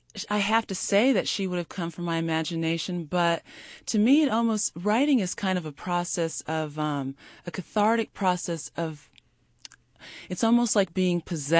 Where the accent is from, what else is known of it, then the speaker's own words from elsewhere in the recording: Los Angeles, California, United States; I mean, since I'm from Los Angeles, I mean, that's a rare sight for me to see